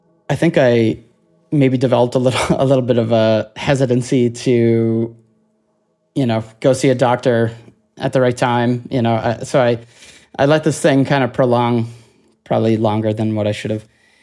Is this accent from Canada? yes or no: yes; Nova Scotia, Canada; I'm 39. I'm from Cape Breton Island. So that's the northeastern tip of Nova Scotia on the east coast of Canada.